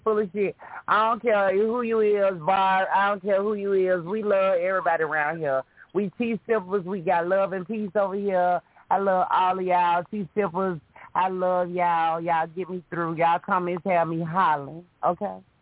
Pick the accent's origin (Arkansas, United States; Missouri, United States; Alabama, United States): Alabama, United States; Birmingham; Roseside. I'm in Birmingham.